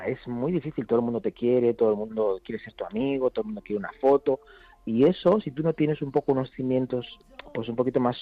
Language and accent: Spanish; Extremadura, Spain; Eso fue en mi tierra, en Extremadura.